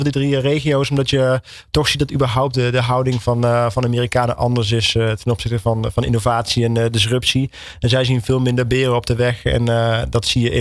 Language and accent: Dutch; Netherlands; wij als Europeanen, ook als Nederlanders, wel heel erg voorzichtig zijn